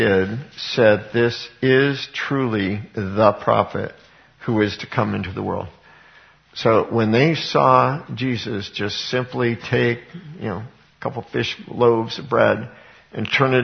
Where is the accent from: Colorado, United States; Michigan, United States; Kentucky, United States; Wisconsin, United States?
Colorado, United States; How many of you heard about King Supers? And I grew up in Colorado. King Supers was the equivalent of Safeway.